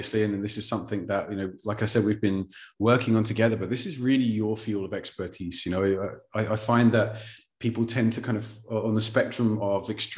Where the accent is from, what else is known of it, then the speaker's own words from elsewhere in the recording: England, United Kingdom; now in Lisbon, Portugal; I'm English, so I'm just going to acknowledge the weather situation before anything else.